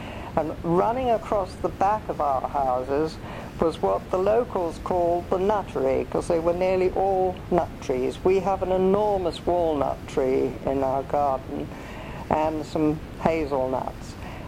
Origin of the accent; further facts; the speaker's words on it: Southsea, South East England, United Kingdom; also born or lived in Brazil; And I was born on the 10th of July, 1923. I was born in Southsea, but only lived there until I was about 18 months old, when I went with my mother to join my father in Brazil and came back to England about a year or so before the war, and carried on living in Southsea with my grandmother